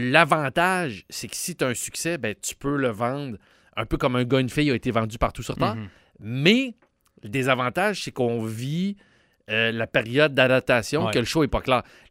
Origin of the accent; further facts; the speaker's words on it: Quebec City, Quebec, Canada; J'ai toujours tenu à faire ça parce que je viens de Québec puis c'est ma salle préférée.